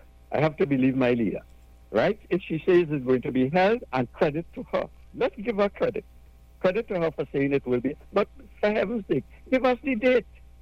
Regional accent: San Fernando, Trinidad & Tobago; I'm from San Fernando East. I could go in the grocery in Royal Cup and see the names.

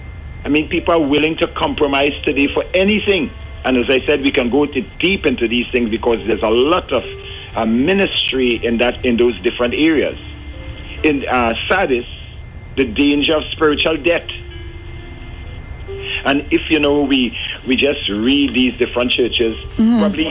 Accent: Rio Claro, Trinidad & Tobago; because I came from Rio Claro.

